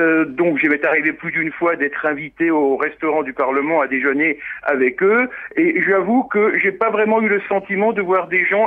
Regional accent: Strasbourg, Grand Est, France; Bonsoir, et moi je suis strasbourgeoise. Je vous appelle de Strasbourg, donc le Parlement européen. J'habite pas très loin en plus.

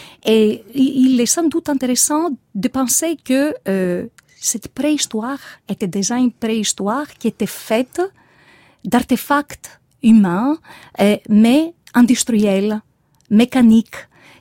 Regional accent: Greece; accent: Greek; French is a second language; je suis grecque, comme tout le monde peut le comprendre d'après mon accent rocailleux. Mais, donc, j'ai fait des études d'histoire à Athènes.

